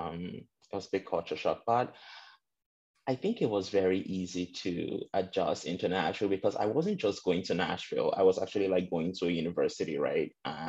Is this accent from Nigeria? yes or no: yes; Lagos, Nigeria; And so I grew up there in Lagos. I don't think I really left Lagos like growing up.